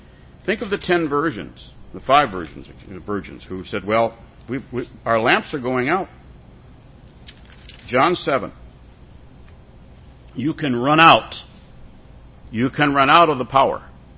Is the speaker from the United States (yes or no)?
yes; Spring Grove, Illinois, United States; also born or lived in Chicago; When I was a kid, we moved from Chicago to Spring Grove, Illinois, which is just north of Fox Lake, to a home that actually had been built to be a summer home.